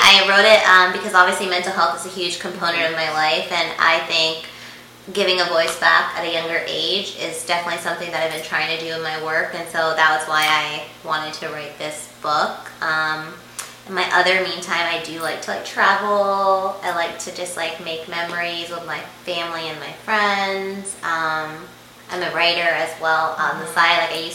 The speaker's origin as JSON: {"language": "English", "town": "Dallas", "region": "Texas", "country": "United States", "tie": "born or raised there", "said": "I grew up in Dallas, and then, oh my god, why can't I introduce myself?"}